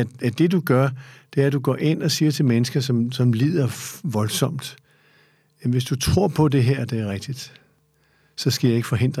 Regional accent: Greenland; jeg har sagt som grønlænder

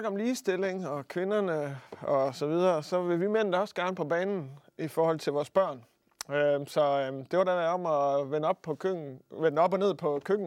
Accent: Aarhus, Central Denmark Region, Denmark; born there; Ja, min fødeby.

